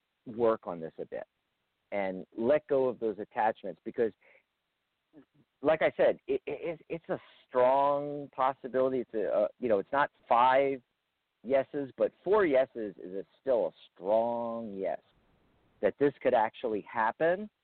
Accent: Pennsylvania, United States; I'm from near Philly myself.

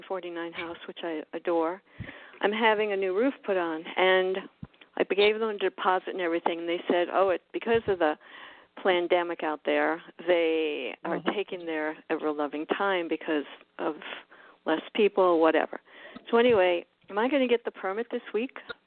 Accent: Florida, United States; also born or lived in Kauai; I'm from South Florida.

